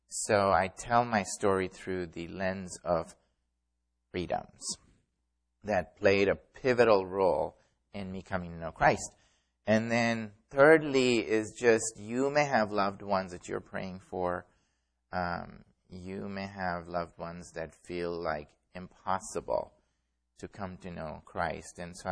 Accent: Pakistan; So I grew up in Pakistan.

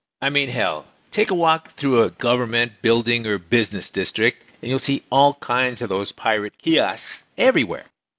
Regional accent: Chicago, Illinois, United States; the last pirate TV guy I talked to, I told him I was from Chicago

